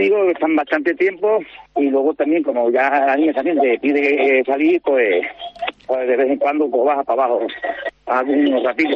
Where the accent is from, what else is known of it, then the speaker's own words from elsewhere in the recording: Huertas de Ánimas, Extremadura, Spain; porque también pasar por mi pueblo por Huerta de Ánimas, que pasamos, nos desviamos 2 días, perdimos 2 días, pero mereció la pena. Porque nos recibieron, la verdad, muy bien la gente del pueblo.